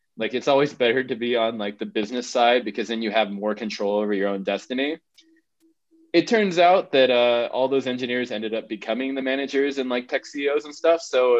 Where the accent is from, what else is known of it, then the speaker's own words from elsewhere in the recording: Oakhurst, California, United States; But yeah, growing up in Oakhurst was super interesting, especially because my parents are video game designers. So we have this tourist town.